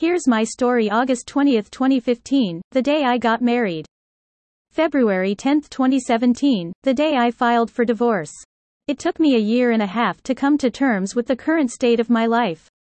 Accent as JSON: {"language": "English", "town": "Memphis", "region": "Tennessee", "country": "United States", "tie": "born or raised there", "said": "I grew up in the South, Memphis, Tennessee, a part of the Bible Belt."}